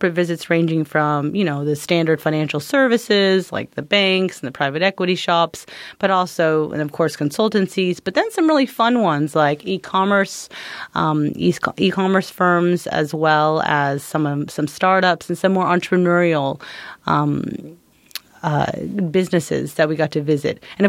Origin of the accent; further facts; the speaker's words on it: Austin, Texas, United States; now in Philadelphia, United States; So I'm actually from Austin, Texas. It's pretty not related to Japan in any way, shape, or form.